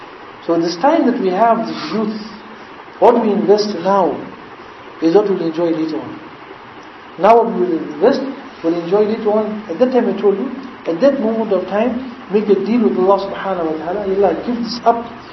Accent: Stanger, KwaZulu-Natal, South Africa; But this enjoyment you will get, we had one something in Stanger, my hometown.

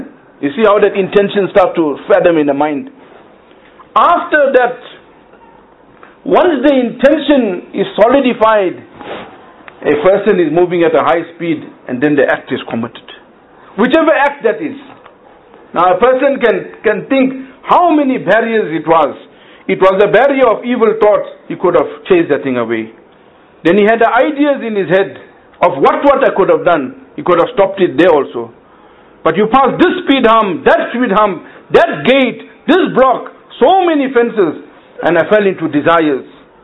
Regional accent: Durban, KwaZulu-Natal, South Africa; Now you see, we come from Durban.

